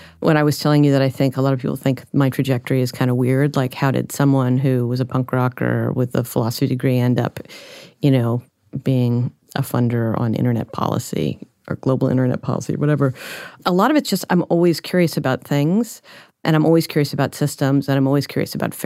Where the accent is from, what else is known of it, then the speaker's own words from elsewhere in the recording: Washington, District of Columbia, United States; you know, I grew up in Washington, D.C., and I was an activist, and there was a really strong political punk scene in D.C.